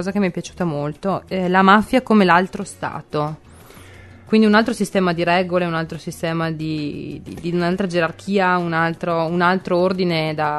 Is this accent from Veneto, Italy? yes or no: yes; Verona, Veneto, Italy; Io parlo, siamo di Verona, parlo anche qui di Verona